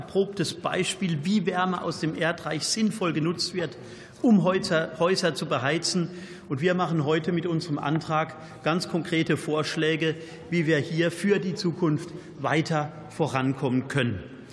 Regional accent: Germany; Bei mir in meiner Heimat im Oberrheingraben haben wir vor einigen Jahren miterlebt, wie Erdbeben ausgelöst wurden.

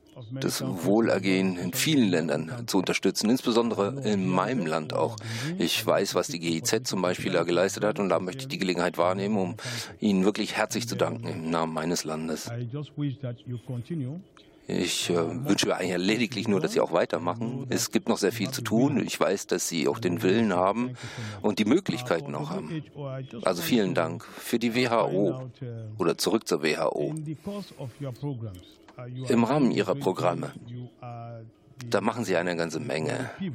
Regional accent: India; Ich komme aus Indien

